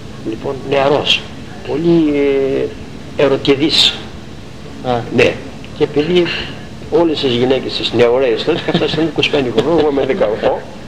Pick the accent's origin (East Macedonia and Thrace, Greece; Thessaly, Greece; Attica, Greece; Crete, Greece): East Macedonia and Thrace, Greece; Myrini; Και εκεί πήγα στο χωριό μου. Στην Μυρίνη, του Παγκαίου